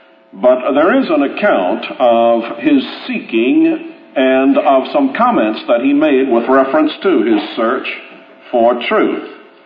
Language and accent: English; the South, United States; as you might expect, being a Southerner, an admirer of Jackson